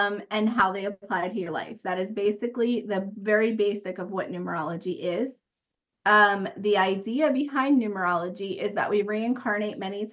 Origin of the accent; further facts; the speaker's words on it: Pennsylvania, United States; now in Austin, United States; I live in Austin, Texas. I was born in Pennsylvania and raised there. And I moved to Texas about 11 years ago.